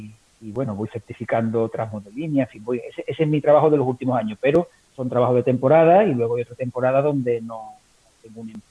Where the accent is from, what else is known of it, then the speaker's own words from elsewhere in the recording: Gerena, Andalusia, Spain; de Gerena, un pueblo que está a media hora de Sevilla. Soy ingeniero técnico agrícola